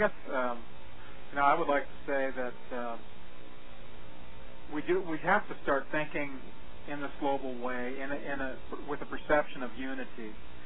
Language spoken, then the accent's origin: English; San Jose, California, United States; Yeah, San Jose.